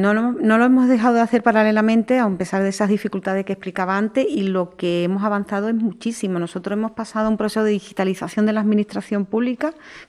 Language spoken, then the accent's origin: Spanish; Andalusia, Spain; Pero como andaluza que llevo aquí viviendo toda mi vida, sé por qué se ha producido